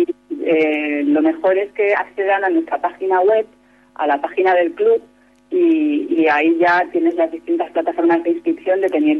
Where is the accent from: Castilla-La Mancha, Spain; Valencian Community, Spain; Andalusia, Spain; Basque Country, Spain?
Castilla-La Mancha, Spain; Cuenca; nosotros que somos de Cuenca y conocemos un poco la zona de Majadas